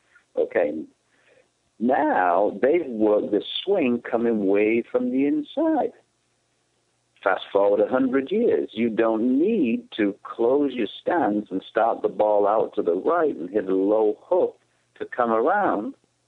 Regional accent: United Kingdom; I'm a Brit. I grew up playing golf in Britain.

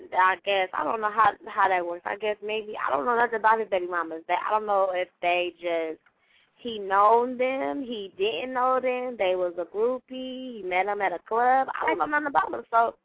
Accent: San Francisco, California, United States; I'm from Frisco. I'm from San Francisco.

